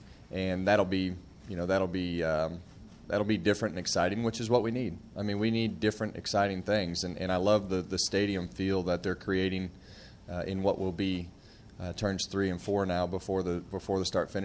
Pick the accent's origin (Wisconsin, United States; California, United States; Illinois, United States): California, United States; Just because I've never raced at the Kern County Raceway in my hometown.